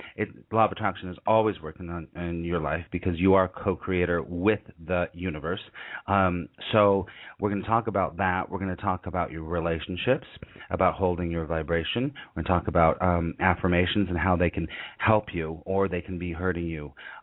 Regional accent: Los Angeles, California, United States; because I grew up in Los Angeles and I've spent a month here.

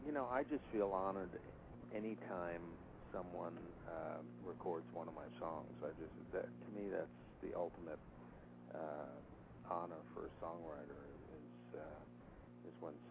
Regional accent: New York, United States; I was about 7 years old and I was in a snowball fight growing up in New York

